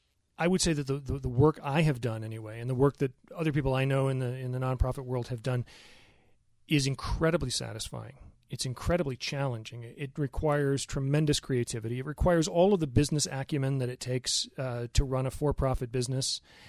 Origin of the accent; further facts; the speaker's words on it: San Diego, California, United States; now in Idaho, United States; I grew up in San Diego.